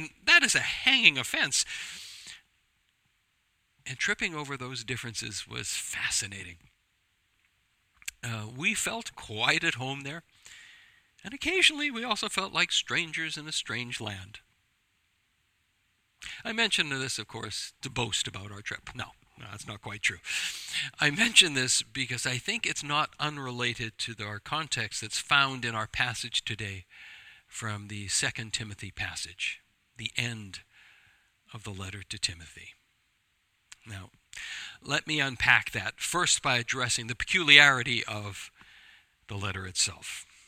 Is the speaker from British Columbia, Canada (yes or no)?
yes; British Columbia, Canada; the geography reminded me of my early years growing up in the Okanagan Valley.